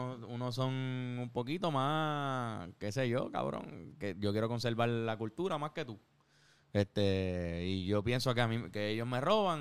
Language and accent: Spanish; Puerto Rico; now in New York, United States; Yo sigo siendo boricua en Nueva York, es verdad, sí.